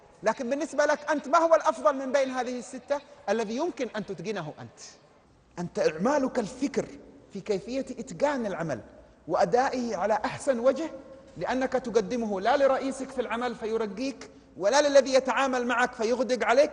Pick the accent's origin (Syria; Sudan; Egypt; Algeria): Syria; لكن كم قانوني عندنا في سوريا؟ عندنا ربما ناقص في ذلك.